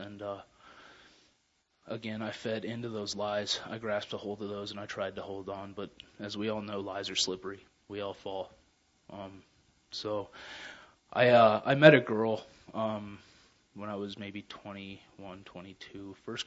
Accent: Denver, Colorado, United States; I'm from Denver, Colorado. I'm 28 years old.

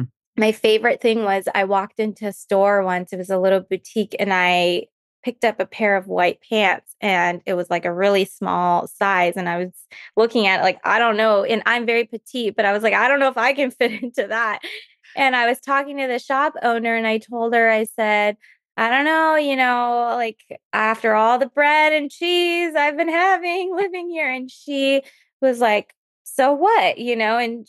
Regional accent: California, United States; And even I'm from California, which is obviously a lot more relaxed than even New York, for example.

